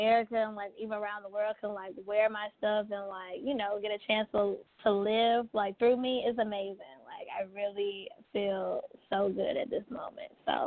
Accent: Birmingham, Alabama, United States; now in New York City, United States; I'm from Birmingham, Alabama. I moved up to New York City 4 years ago.

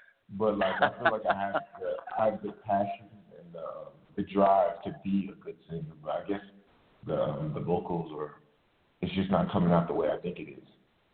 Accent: Nigeria; they used to call me like … because I'm Nigerian

